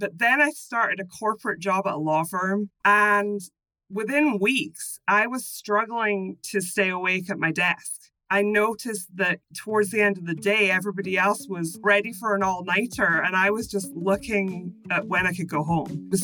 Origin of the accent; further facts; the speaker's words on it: Scotland, United Kingdom; now in Florida, United States; So I always like to start off by explaining my accent, that I'm from Scotland originally. I live in Florida now